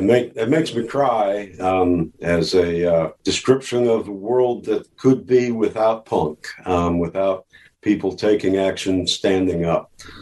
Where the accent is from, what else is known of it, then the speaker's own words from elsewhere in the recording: Rapid City, South Dakota, United States; Originally, Rapid City, South Dakota.